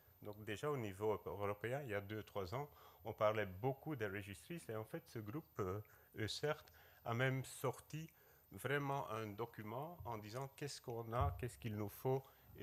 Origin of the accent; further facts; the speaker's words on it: Flanders, Belgium; est-ce que je viens en tant que Belge? Mais là, comme je suis flamand